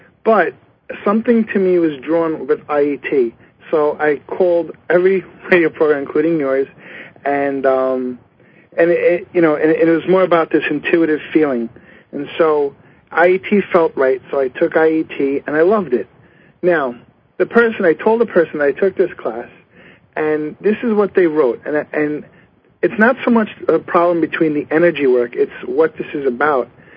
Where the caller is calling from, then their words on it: Long Island, New York, United States; from Long Island, New York.